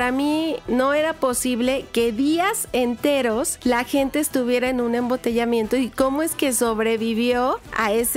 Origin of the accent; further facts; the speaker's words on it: Mexico; nos habla de las máscaras que tenemos como mexicanos, como personas, como seres humanos.